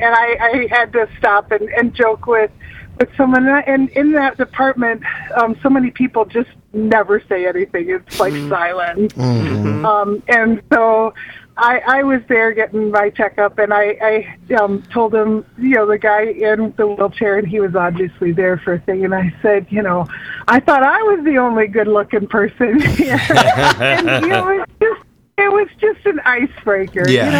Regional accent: Illinois, United States; I'm originally from Illinois too, James.

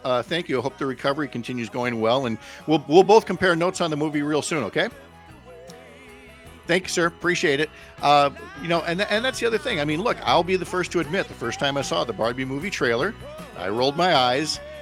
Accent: Midwest, United States; I realized I'm from the Midwest. We say Ope all the time.

